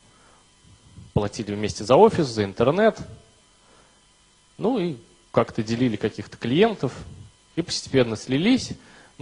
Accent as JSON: {"language": "Russian", "town": "Samara", "region": "Samara Oblast", "country": "Russia", "tie": "born or raised there", "said": "Я из Самары, там же я вырос, родился, учился, женился и все остальное, что можно делать в родном городе."}